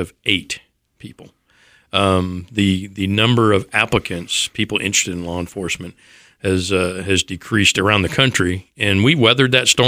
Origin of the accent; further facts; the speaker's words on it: Detroit, Michigan, United States; I know Chief Craig, and I grew up in Detroit